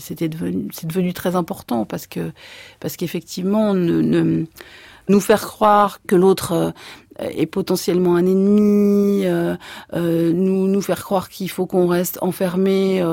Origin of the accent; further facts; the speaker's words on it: France; born there; je suis française dans le sens où je suis née en France, de parents français, de grands-parents français, enfin je le dis dans le film aussi, je suis athée.